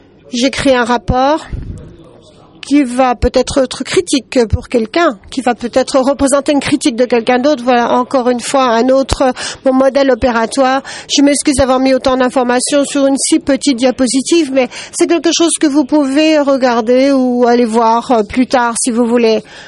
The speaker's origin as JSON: {"language": "French", "country": "Lebanon", "said": "Je viens du Liban."}